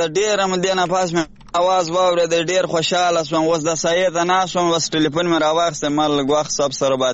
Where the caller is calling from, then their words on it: Bakwa, Farah, Afghanistan; او ګرانا د پرا ولایت بکوا ولسوالۍ نه